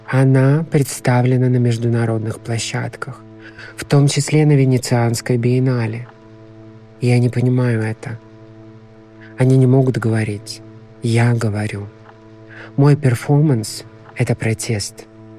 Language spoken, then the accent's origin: Russian; Russia; born there; Я родилась в России.